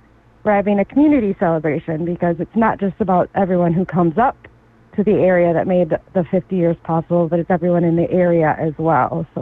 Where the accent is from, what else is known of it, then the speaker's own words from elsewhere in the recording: Hopkins, Minnesota, United States; Yeah, I came from Hopkins School District down in the Twin Cities.